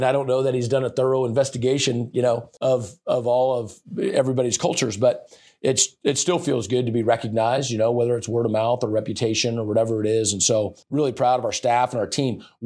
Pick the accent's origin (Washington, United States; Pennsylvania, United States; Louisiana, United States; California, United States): Washington, United States; from my home state, you know, of Washington.